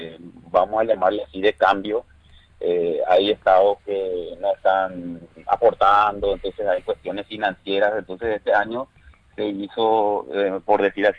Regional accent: Paraguay; No, Jessica, en realidad yo soy, como Estado paraguayo, somos miembros de la Organización Meteorológica Mundial

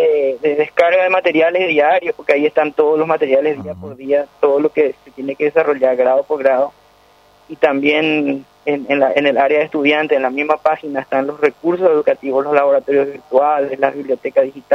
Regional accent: Paraguay; En primer lugar somos paraguayos.

